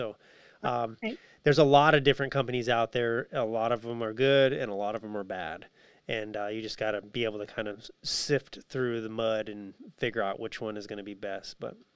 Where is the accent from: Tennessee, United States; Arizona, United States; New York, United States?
Arizona, United States; I come from Arizona, and there's a lot of stucco buildings. There's a lot of stucco homes.